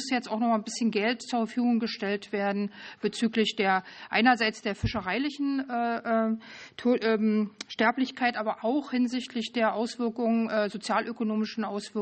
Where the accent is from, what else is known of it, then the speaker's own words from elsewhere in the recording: East Germany, Germany; Ist mir natürlich als Ostdeutsche jetzt besonders wichtig, das nochmal zu sagen.